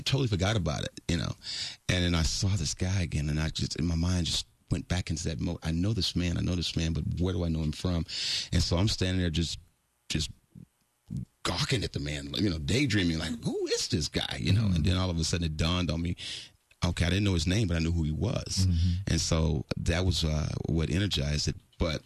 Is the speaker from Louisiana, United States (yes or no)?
no; Texas, United States; primarily, I was from Fifth Ward, and my life was that covert crime.